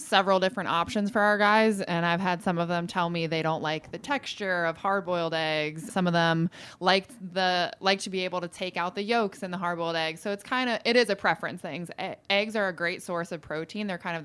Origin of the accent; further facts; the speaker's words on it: Dayton, Ohio, United States; So I am from Ohio, grew up in Dayton.